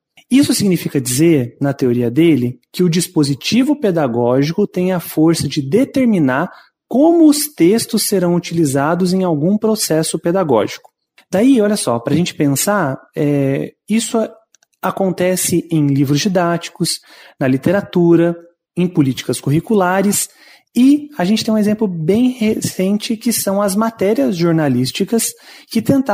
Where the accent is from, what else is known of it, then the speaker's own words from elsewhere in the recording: Londrina, Paraná, Brazil; now in Vaiporã, Brazil; eu tenho 34 anos e eu sou natural de Londrina. Atualmente eu resido em Vaiporã